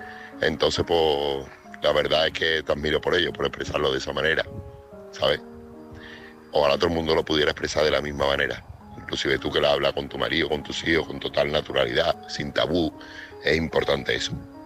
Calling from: Seville, Andalusia, Spain; corresponsal de Sevilla.

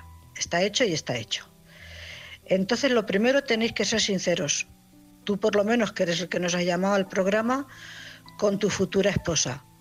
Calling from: Cuenca, Castilla-La Mancha, Spain; corresponsal de Cuenca.

